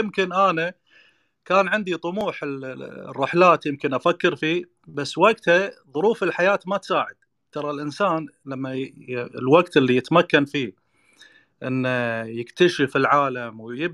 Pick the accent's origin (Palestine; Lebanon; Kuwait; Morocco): Kuwait; أنا طبعاً من مواليد الكويت، مواليد سنة 75، مواليد الكويت. الله يحفظك ويحفظ الجميع. طبعا بدايتي أول سنة مواليد الشرق، بعدين انتقلنا إلى منطقة القادسية.